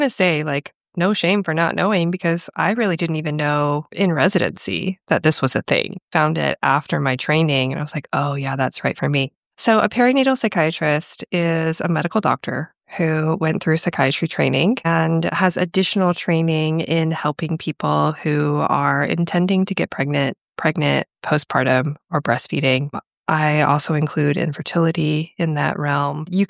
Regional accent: Austin, Texas, United States; So I've been in Austin for 7 years. I'm originally from the Austin area, so I'm back home.

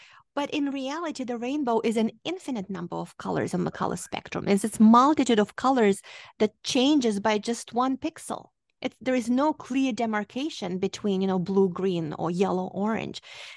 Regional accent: Moldova; now in United States; So I am originally from Moldova. Moldova is a country nobody in the United States had ever heard about up until about a year ago.

